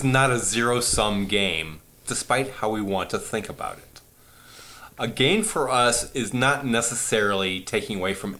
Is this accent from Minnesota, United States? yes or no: yes; Minnesota, United States; I was growing up in Minnesota